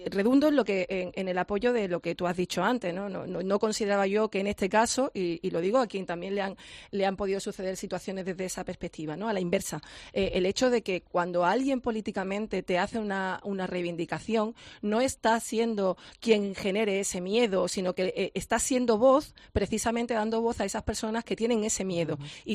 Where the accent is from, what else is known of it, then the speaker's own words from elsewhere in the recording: Benauján, Andalusia, Spain; de Benauján.